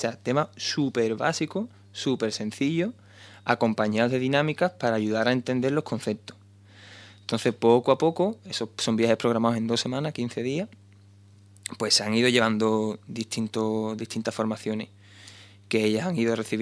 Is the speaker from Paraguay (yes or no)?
no; Western Sahara; Para que cuando llegue ese momento, el pueblo saharaui tiene que estar plenamente formado y plenamente capacitado para levantar de nuevo un país.